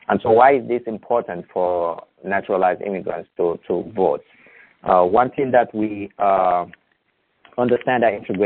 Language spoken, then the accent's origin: English; Niger; I am originally from Niger, West Africa.